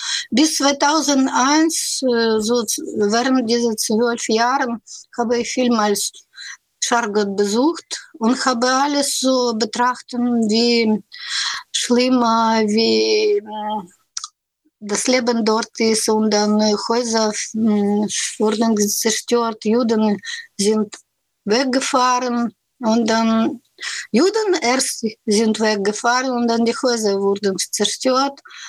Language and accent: German; Kyiv, Ukraine; born there; German is a second language; Ich wurde in Kiew geboren